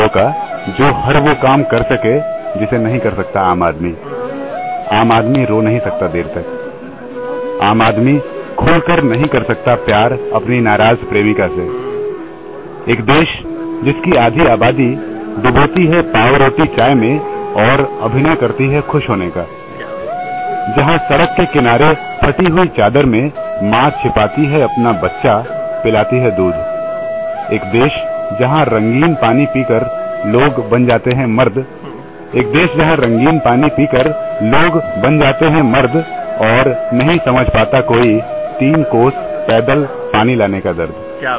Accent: Bihar, India; moved away as an adult; now in Delhi, India; मैं बिहार का रहने वाला हूं और वहां से जब दिल्ली आया मीडिया की पढ़ाई करने के लिए तो जामिया में मेरा एडमिशन हुआ, जामिया के मास कम्युनिकेशन रिसर्च सेंटर में। फिलहाल वहीं पढ़ रहा हूं

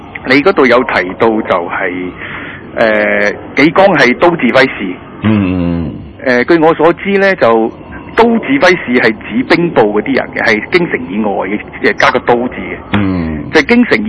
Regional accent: China; 即係我都大陸人

